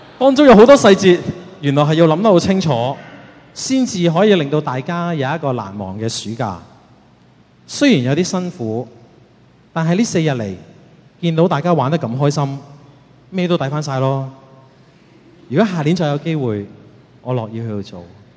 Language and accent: Chinese; Hong Kong; 我们香港人信仰啫，不用拿条命出来的